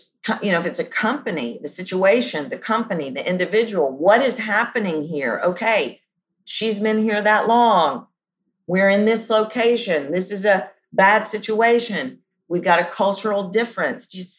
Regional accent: the South, United States; growing up in the South, certainly in my family, it was like, oh, they're so rude.

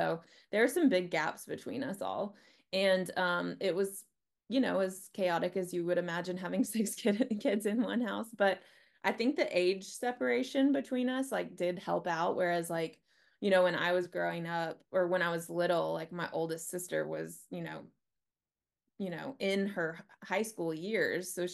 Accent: the South, United States; Hello, everybody. I grew up in the South. I have 5 brothers and sisters.

